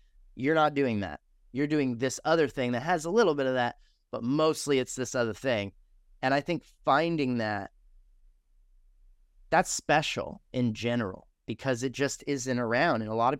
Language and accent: English; Texas, United States; Growing up in Texas, which is a state that has a lot of money, and does okay in education, but then I go to North Carolina